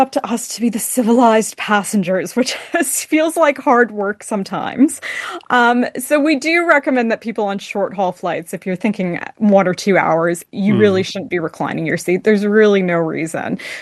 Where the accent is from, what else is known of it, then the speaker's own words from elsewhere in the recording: Canada; now in Australia; even when I moved to Australia from Canada, I couldn't understand why everyone, even people I had just met or even like professional contacts, kept hugging me.